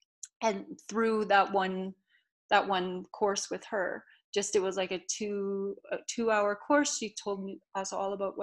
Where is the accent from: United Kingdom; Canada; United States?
Canada; Okotoks, Alberta; I grew up in Okotoks.